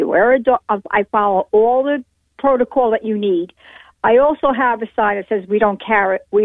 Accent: New Jersey, United States; I'm not actually from here. I'm from New Jersey.

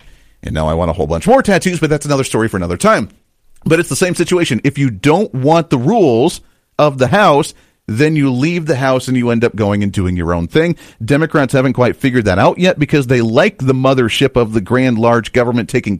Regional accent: Ohio, United States; not a big fan, I grew up in Ohio, not a big fan of the guy.

